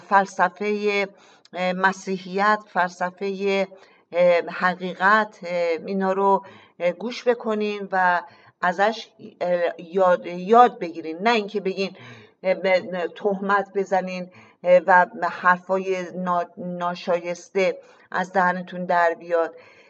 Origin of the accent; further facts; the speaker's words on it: Iran; ما ایرانی هستیم